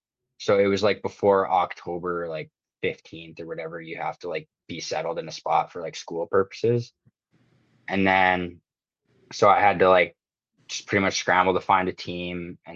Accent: Blackfalds, Alberta, Canada; born there; especially considering there was probably about the same amount of people in the building there as when I was born in Blackfolds.

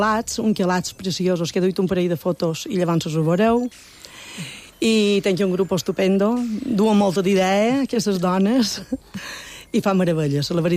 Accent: Pollença, Balearic Islands, Spain; Jo també sóc de Pollença

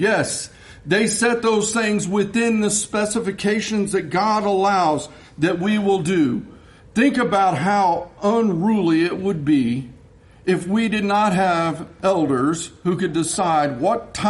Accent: Texas, United States; I love Dr. Pepper. I grew up in Texas.

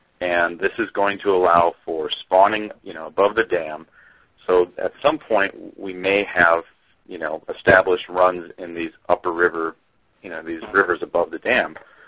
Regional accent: Wisconsin, United States; moved away; also born or lived in Michigan; Well, I grew up in Wisconsin, and I spent 6 years in the Great Lakes guiding. I spent a couple years in Wisconsin when I first started, and then I moved over to northwest Michigan

